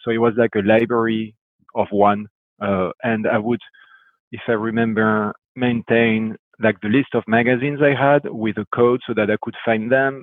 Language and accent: English; France; English is a second language; So the beginning was in France, I guess with my accent, it's no surprise.